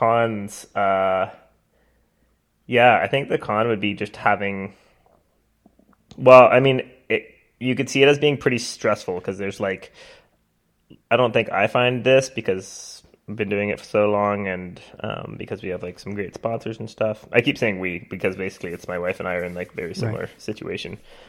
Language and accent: English; Canada; Well, basically we are Canadian, so, it would be, I guess we could get like special person's visas and like move to the US, but, we don't have them. So like we're in Canada.